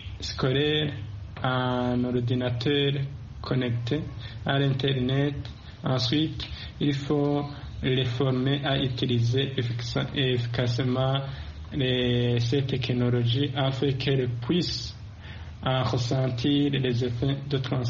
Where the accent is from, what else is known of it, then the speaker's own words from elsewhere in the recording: Burundi; Par exemple, chez nous au Burundi